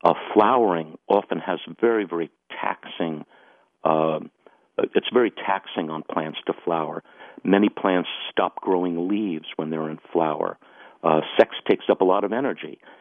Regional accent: New Jersey, United States; I grew up in New Jersey, and I tried growing fly traps when I was a kid in the 1960s

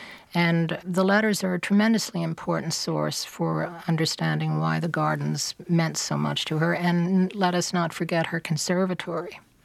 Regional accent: Manhattan, New York, United States; I would never have known because I grew up in Manhattan.

